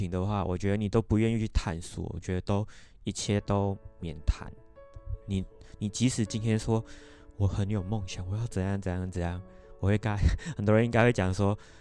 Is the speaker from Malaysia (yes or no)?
yes; Malaysia; now in Taiwan; 我来自马来西亚